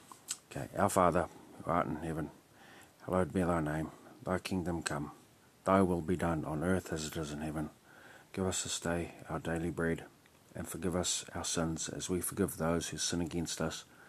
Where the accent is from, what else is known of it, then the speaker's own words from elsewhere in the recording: Opononi, Northland, New Zealand; But growing up in Opononi with my foster family was actually really hard.